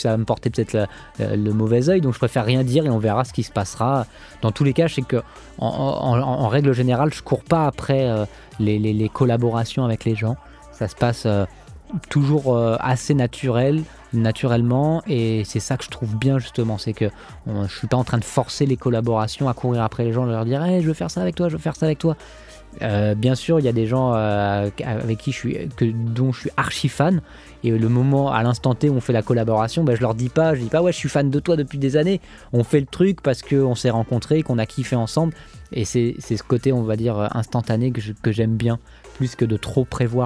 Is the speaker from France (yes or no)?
yes; France; en tant que français